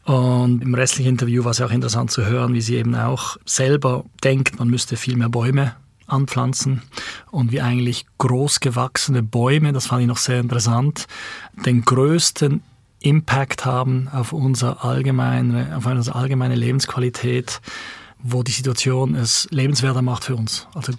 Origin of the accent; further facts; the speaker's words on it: Basel, Basel-Stadt, Switzerland; Wir sind ja alle stolz als Basler